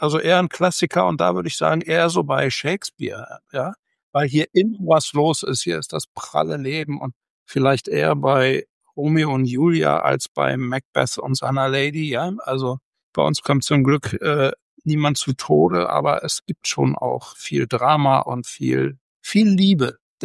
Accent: Celle, Lower Saxony, Germany; born there; In meinem Ausweis steht, ich sei 1961 geboren in Celle.

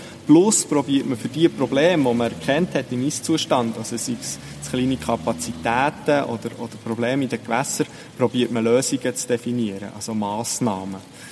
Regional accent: Köniz, Bern, Switzerland; Und die Bachelorarbeit war ausgeschrieben und ich bin in Köniz aufgewachsen.

